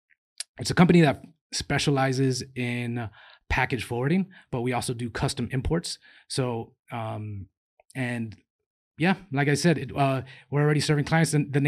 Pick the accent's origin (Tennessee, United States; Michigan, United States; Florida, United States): Florida, United States; Miami; Born and raised in Miami, Florida. Grew up there in Little Havana during the 80s.